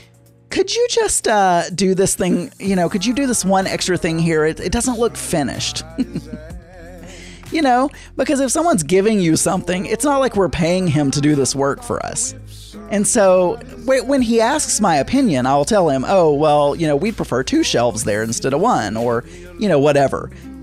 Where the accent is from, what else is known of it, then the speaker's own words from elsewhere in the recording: Arkansas, United States; I know I was born and raised in South Arkansas, and that's pretty common for South Arkansas